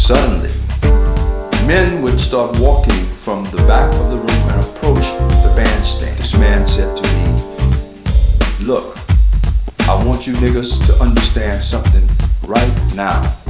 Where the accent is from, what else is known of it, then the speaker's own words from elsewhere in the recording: Houston, Texas, United States; We are in sugarcane country, approximately 200 miles from my hometown of Houston, Texas.